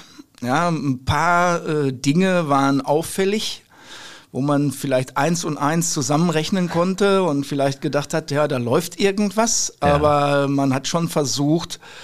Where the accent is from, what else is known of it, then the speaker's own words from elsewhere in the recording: Holzwickede, North Rhine-Westphalia, Germany; also born or lived in Dortmund, Germany / Cologne, Germany; gewohnt haben wir in Holzwickede, meine Eltern.